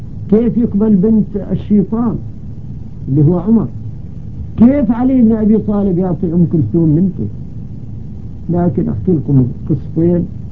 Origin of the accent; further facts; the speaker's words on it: Syria; أهم ما عندنا في سوريا البدع تشرب هناك بكثرة